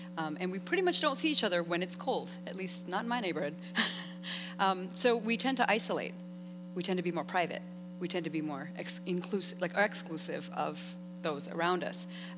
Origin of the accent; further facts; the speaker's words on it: Canada; also born or lived in India; now in United States; Because I was born in India. I grew up in Canada from the age of 5, and then I met and married my husband and live in the U.S.